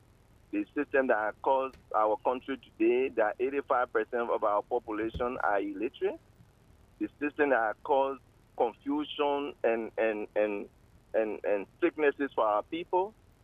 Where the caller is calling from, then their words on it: Congo Town, Montserrado, Liberia; I'm calling you from the Congo Town Bureau.